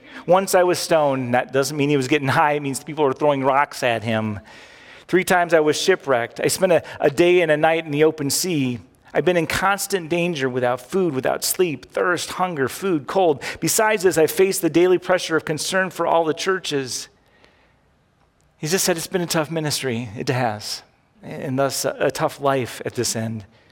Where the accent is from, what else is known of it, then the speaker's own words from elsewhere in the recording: United States; Most of us, we grew up in America, we just are.